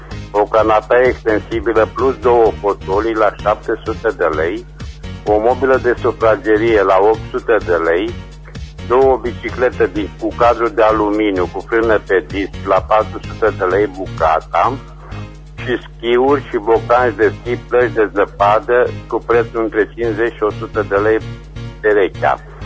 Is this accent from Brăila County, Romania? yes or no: no; Reșița, Caraș-Severin, Romania; din Reșița sunt